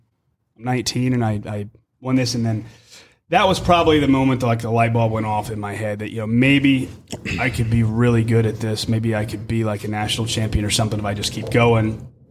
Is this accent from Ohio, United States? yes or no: yes; Ohio, United States; I grew up in Ohio on a farm, and I was just shooting and hunting since I was a real little boy.